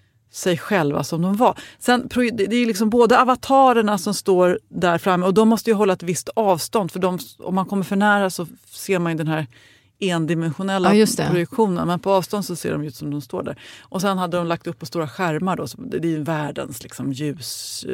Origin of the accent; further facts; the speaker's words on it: Sweden; Som feg svensk så vågar jag liksom inte gå fram och säga excuse me.